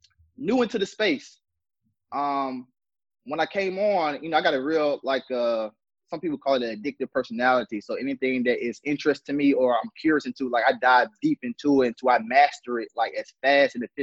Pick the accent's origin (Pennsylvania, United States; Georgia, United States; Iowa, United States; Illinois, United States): Georgia, United States; Atlanta; I'm from Atlanta, Georgia. Zone 6, to be exact.